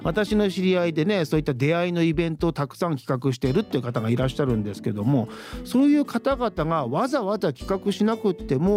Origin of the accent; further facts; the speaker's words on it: Takaoka, Toyama, Japan; 私のね高岡市中田というところに生まれ育って